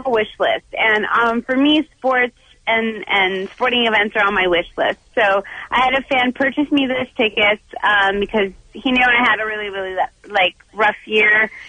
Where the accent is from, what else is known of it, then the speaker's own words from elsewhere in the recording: Toronto, Ontario, Canada; Absolutely. Born and raised in Toronto, Canada.